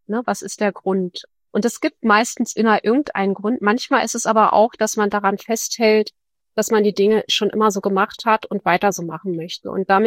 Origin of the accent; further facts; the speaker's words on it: Berlin, Germany; ich sitze ja hier im wunderschön würde ich es nicht nennen, aber in meiner Heimatstadt Berlin